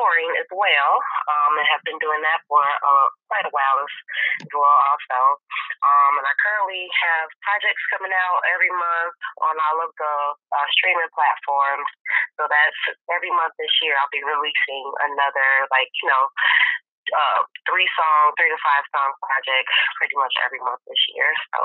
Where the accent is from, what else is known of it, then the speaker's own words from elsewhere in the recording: Chicago, Illinois, United States; I am from Chicago. Born and raised